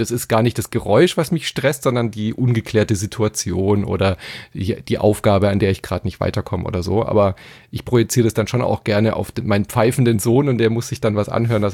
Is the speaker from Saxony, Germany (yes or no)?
no; Stuttgart, Baden-Württemberg, Germany; ich bin ja in Stuttgart aufgewachsen